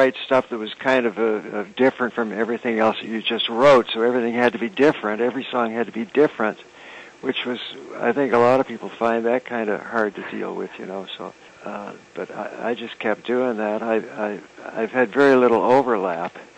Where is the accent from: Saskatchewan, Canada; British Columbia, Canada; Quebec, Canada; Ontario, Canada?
Ontario, Canada; Toronto; came back and just took it back to my hometown here, Toronto.